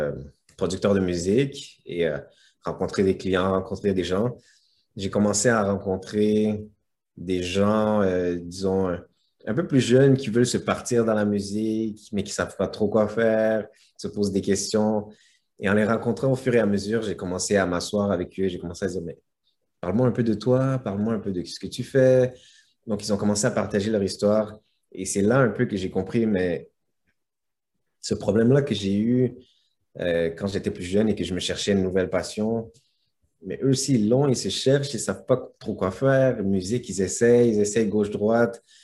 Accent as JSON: {"language": "French", "town": "Brossard", "region": "Quebec", "country": "Canada", "tie": "born or raised there", "said": "surtout les jeunes de Brossard, là où j'ai grandi"}